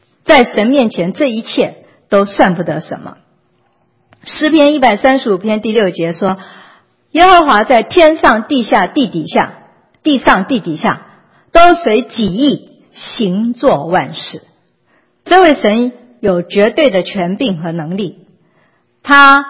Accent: China; 我们中国人说人定胜天，这是人类的骄傲

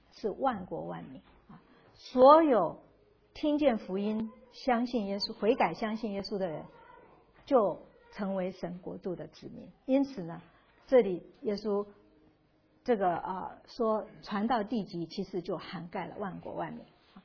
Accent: China; 当然我们中国人就说，现在是我们该这个最后一棒，是我们要把福音传回耶路撒冷。

